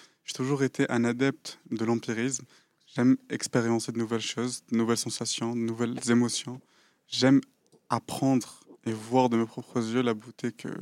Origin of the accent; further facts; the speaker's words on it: Tizi Ouzou, Tizi Ouzou Province, Algeria; born there; first language Kabyle; French is a second language; Je communiquais plus en kabyle, sachant que je suis né à Tizi Ouzou. Je suis kabyle, je suis amazigh avant tout. Je suis algérien amazigh. Je parle kabyle, je peux parler tout autant arabe.